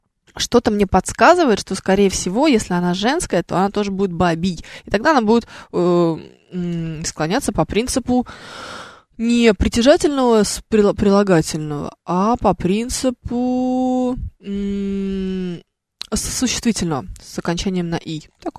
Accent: Khartsyzk, Donetsk Oblast, Ukraine; знаю ли я этимологию названия моего родного города Харцизск?

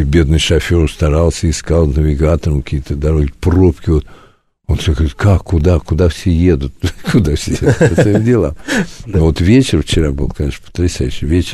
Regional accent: Russia; born there; first language Russian; я родился в России, у меня русский язык родной, великий русский язык.

